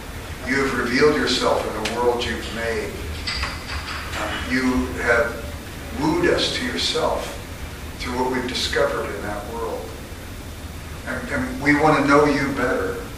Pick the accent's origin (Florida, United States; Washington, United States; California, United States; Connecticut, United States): California, United States; Los Angeles; I grew up in South Central Los Angeles. When I was a boy, I used to take a gun to school, and it was crazy, and people in my area didn't go to college.